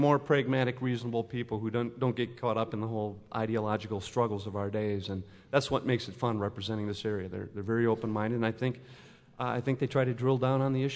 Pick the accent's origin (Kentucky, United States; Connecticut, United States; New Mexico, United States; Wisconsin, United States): Wisconsin, United States; Fortunately, you know, growing up in Wisconsin, we've had some pretty good role models to keep an eye on.